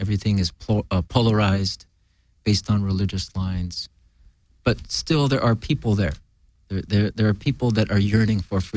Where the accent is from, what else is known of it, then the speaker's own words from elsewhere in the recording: United States; And we as American Muslims are on that tightrope between being pushed by the hate from the Middle East and being pushed by the hate from political extremists here.